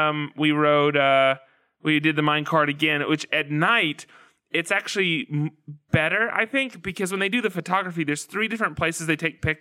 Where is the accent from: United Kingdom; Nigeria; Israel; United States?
United States; Georgia; I'm from Georgia, but I don't know that I've been to Snailville, or if I have, it's just, you know, I was passing through.